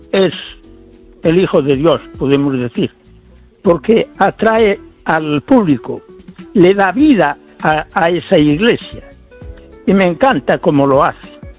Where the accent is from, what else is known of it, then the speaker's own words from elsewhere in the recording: Ferrol, Galicia, Spain; Yo, como soy buen español, me considero muy español y ferrolano, tengo mis creencias en la medida. Y soy no un católico muy forof